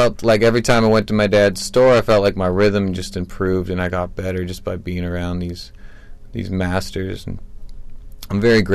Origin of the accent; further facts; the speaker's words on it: Toronto, Ontario, Canada; I grew up in Toronto a little bit.